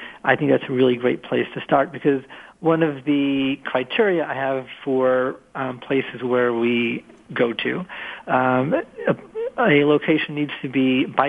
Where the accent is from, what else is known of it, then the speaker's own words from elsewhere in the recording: New York City, New York, United States; I'm born and raised in New York City. I wanted to go back there and volunteer, help out, do what I can.